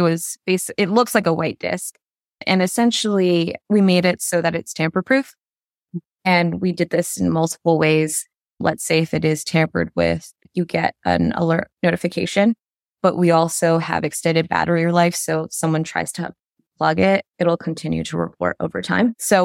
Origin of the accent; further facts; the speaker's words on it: Canada; I'm Canadian.